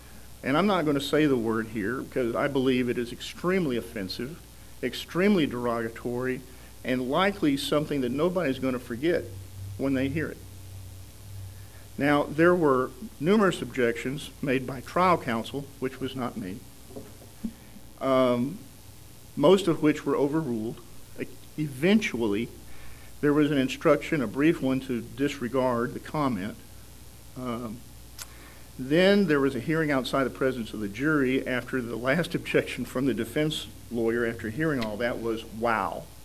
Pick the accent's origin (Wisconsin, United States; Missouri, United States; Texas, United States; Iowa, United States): Texas, United States; Fort Worth; I'm from Fort Worth, Texas.